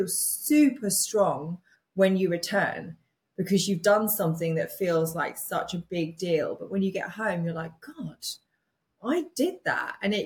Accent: United Kingdom; I guess being British, you know, we don't always have that sunshine.

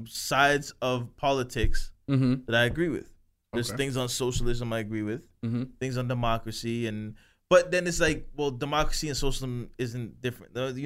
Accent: Canada; one of the blessings of being Canadian living in Canada is where you can be on different parts of that bird.

